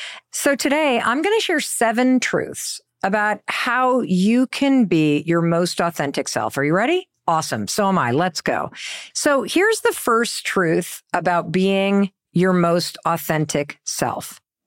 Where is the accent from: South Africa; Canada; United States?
United States; Midwest; Like, for example, when I met my husband, Chris, I grew up in the Midwest.